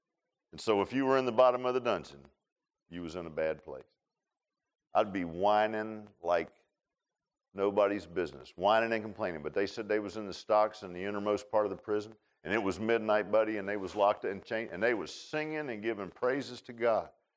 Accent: Virginia Beach, Virginia, United States; and I grew up in Virginia Beach. Now, we didn't have whippoorwills in Virginia Beach.

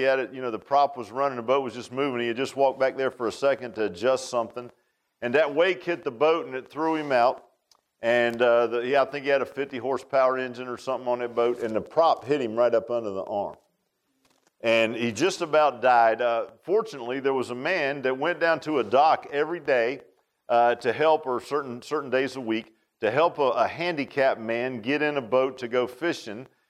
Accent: Virginia Beach, Virginia, United States; I grew up in Virginia Beach, and we all had boats. Everybody grew up with a boat.

